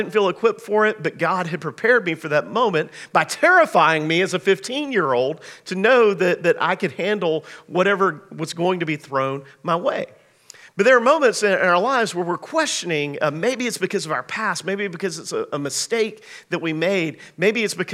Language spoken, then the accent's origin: English; Macon, Georgia, United States; they came through my hometown of Macon, Georgia.